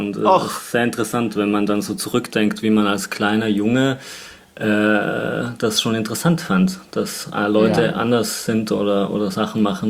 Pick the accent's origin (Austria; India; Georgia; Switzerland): Austria; Tyrol; Ich erinnere mich noch in Tirol, wo ich aufgewachsen bin, hatte jemand früher einen Pfau im Garten.